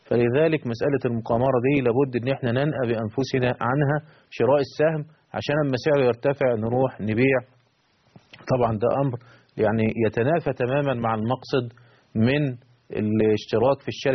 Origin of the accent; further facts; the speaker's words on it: Egypt; طب ازاي تنشأ البورصة عندنا في مصر في هذه الأوضاع؟